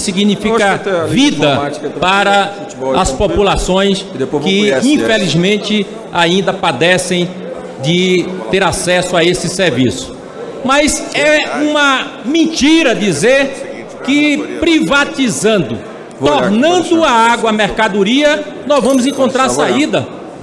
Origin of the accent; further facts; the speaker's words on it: Bahia, Brazil; Eu sou do estado da Bahia, que tem 417 municípios.